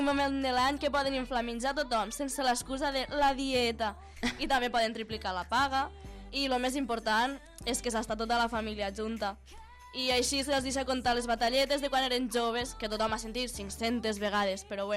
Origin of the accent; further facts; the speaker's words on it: Catalonia, Spain; Pues en realitat t'he de dir que els més raros som els catalans.